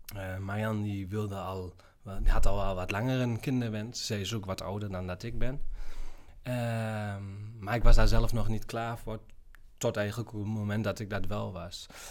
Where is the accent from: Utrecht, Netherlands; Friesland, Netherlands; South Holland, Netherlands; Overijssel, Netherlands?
Overijssel, Netherlands; Enschede; en ik kom uit Enschede.